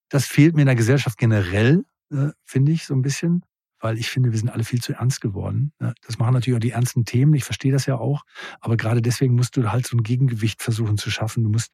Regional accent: North Rhine-Westphalia, Germany; Ich bin sehr, sehr im Ruhrgebiet aufgewachsen. Da hat man sehr derben Humor.

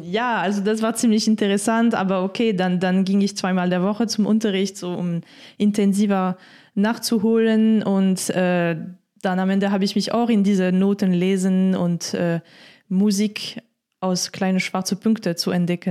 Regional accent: France; German is a second language; now in Germany; natürlich Frankreich, das ist meine Heimat, aber das ist auch dann quasi jetzt zu Familie verbunden und mittlerweile auch Urlaub.

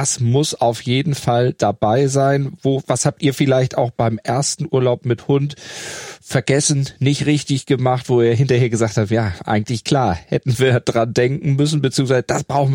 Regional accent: Eiderstedt, Schleswig-Holstein, Germany; ich als ja nicht ganz gebürtiger Eiderstädter, aber mein Großteil meines Lebens dort verbracht

